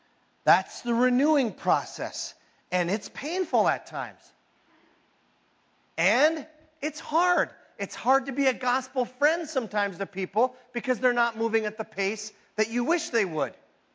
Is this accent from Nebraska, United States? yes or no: no; Minnesota, United States; I'm from the Iron Range. I went to public school.